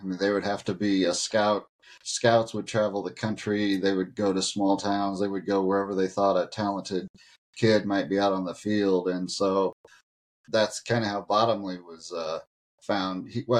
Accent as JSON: {"language": "English", "region": "Iowa", "country": "United States", "tie": "born or raised there", "said": "Well, I grew up in Iowa, and so I grew up kind of rooting for the Cardinals and the Royals."}